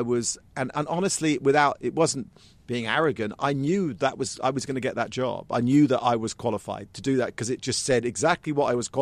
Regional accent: Aylesbury, South East England, United Kingdom; I come from Aylesbury, which was then, back in the 70s, was a market town.

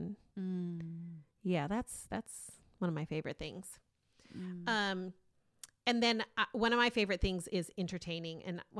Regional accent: Ethiopia; Because of growing up in Ethiopia, it's one of my favorite places.

